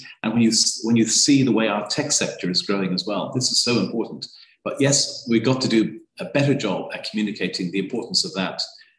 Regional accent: Dublin, Leinster, Ireland; of course, I'm Irish. I grew up in Dublin.

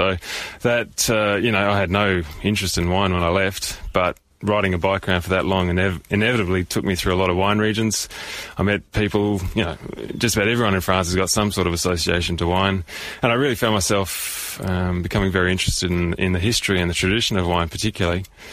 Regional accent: Queensland, Australia; I think despite being from Queensland, I'm told my accent isn't that broad, and so not too many. I mean, talking to me, probably a lot of people wouldn't know that I'm Australian.

